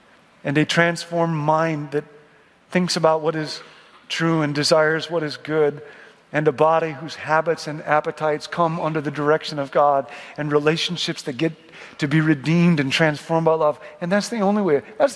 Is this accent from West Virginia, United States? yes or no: no; Rockford, Illinois, United States; I grew up in Rockford, Illinois. Not the dance capital of the world. I grew up in a Baptist church and a Swedish family, and so I never danced.